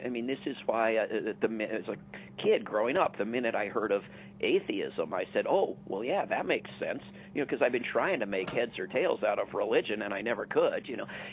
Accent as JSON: {"language": "English", "region": "District of Columbia", "country": "United States", "tie": "born or raised there", "said": "I grew up in the Washington, D.C. area"}